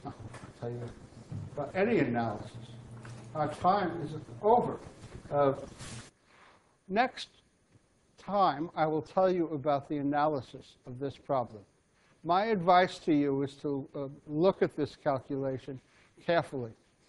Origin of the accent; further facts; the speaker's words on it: Illinois, United States; Ising got his PhD, but was sent off to my home state, Illinois, to be a teacher